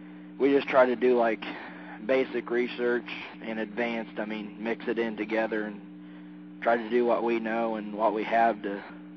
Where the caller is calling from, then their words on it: Greencastle, Indiana, United States; We're from Greencastle, Indiana